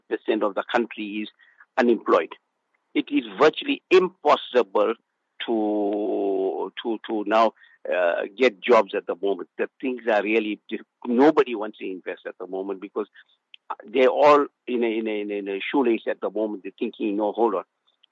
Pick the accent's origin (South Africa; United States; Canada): South Africa; They're looking for mainly South African. Anywhere you're in the world you go, they say we are South African, are hardworking people.